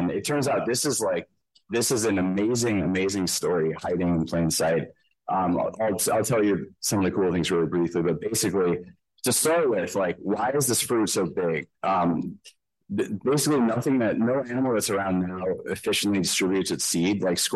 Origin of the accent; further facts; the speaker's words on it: Illinois, United States; So I had seen this plant growing up in Illinois a little bit and been curious about it, especially as a child